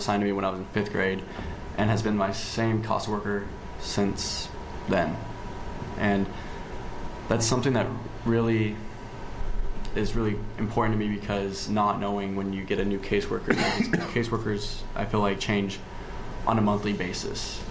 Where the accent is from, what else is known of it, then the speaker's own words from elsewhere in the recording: United States; now in Newburgh, United States; I'm from Lincoln County, and I live in Newburgh now.